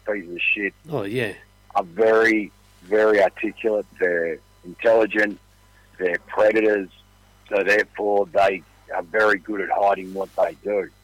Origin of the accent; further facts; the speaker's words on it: Australia; I'm not a liberal or anything like that. I'm just an Aussie bloke, but the shit's gone wrong in my life.